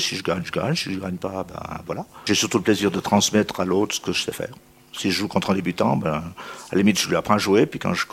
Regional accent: Bulle, Fribourg, Switzerland; J'ai grandi à Bulle, oui. Quand je me suis marié, j'ai déménagé à Bro, j'ai vécu 22 ans là-bas, et puis je suis revenu à Bulle

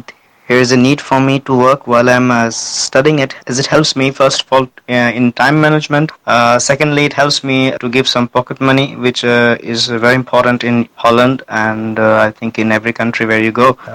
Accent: India; now in Netherlands; I come from India. I'm studying a master's in international business and management in Holland.

